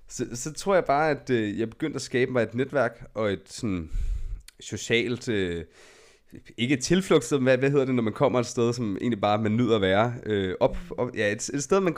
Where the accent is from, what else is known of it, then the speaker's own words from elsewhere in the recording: Gadevang, Capital Region of Denmark, Denmark; Jeg kommer op fra Nordsjælland af, op fra Hillerød, en lille by, der hedder Gadevang.